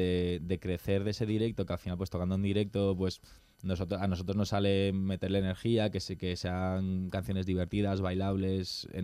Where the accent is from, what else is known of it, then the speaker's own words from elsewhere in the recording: Madrid, Community of Madrid, Spain; Pero de raíces, soy libanés, griego. O sea, tengo una mezcla muy rara, o sea, muy mediterránea, supongo, pero me crié aquí en Madrid.